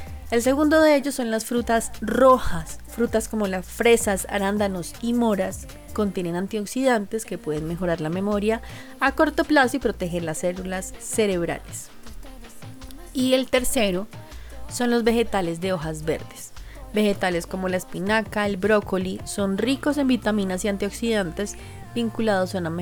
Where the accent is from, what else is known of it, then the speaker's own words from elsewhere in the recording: Bogotá, Colombia; un lugar que yo no conozco y soy bogotana.